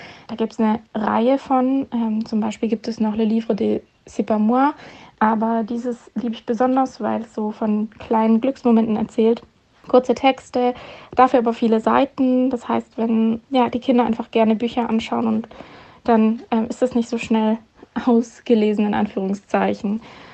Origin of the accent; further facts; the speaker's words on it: Stuttgart, Baden-Württemberg, Germany; Ich komme aus dem Großraum Stuttgart.